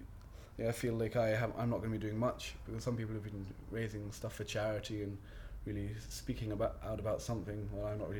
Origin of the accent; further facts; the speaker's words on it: England, United Kingdom; born there; now in Scotland; I was born in England, but I've lived in Scotland for about 18 years now.